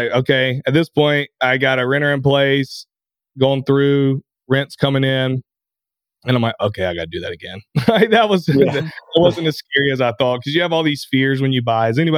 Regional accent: Anderson, United States; in my hometown of Anderson, which is about 20 minutes away, 25 minutes away from the first one I bought

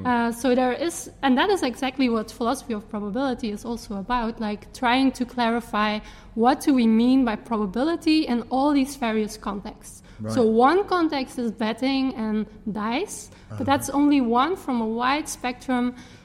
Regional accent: Belgium; so I was telling I was from Belgium

